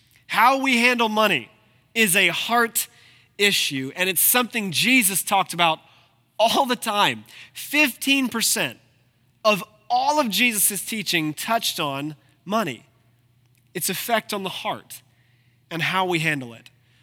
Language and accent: English; Ohio, United States; I'm from Ohio. Ohio, and if you're from Ohio, if you've ever driven around, in almost every small town in Ohio, there is a Methodist church planted right in the middle of it, right?